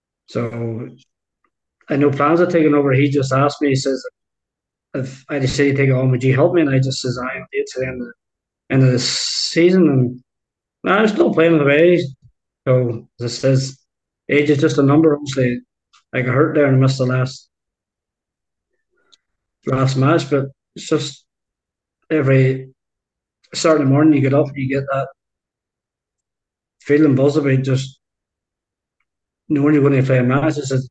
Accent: Ballysally, Northern Ireland, United Kingdom; and I was from Ballysally, you know

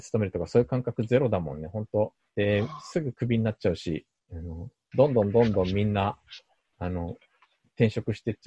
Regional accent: South Korea; 韓国人としては

